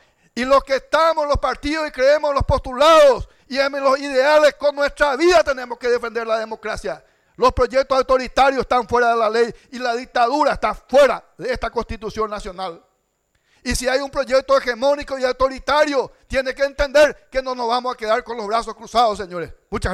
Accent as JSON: {"language": "Spanish", "country": "Paraguay", "said": "como mujer paraguaya, se tiene que acabar la persecución política en el Paraguay."}